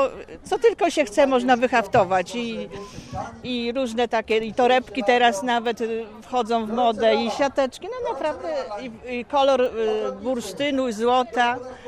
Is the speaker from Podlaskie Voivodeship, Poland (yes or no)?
no; Pomeranian Voivodeship, Poland; ja akurat jestem od urodzenia kaszubką, ale męża mam z borów tucholskich, więc się pomiesza, nasze regiony się pomieszały po prostu.